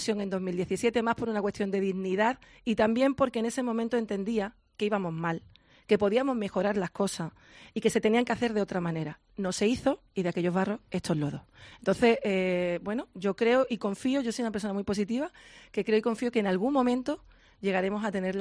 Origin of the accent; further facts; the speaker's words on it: Andalusia, Spain; estoy en la libertad de mi pueblo y de mi serranía de Ronda, que es un sitio maravilloso para seguir disfrutando.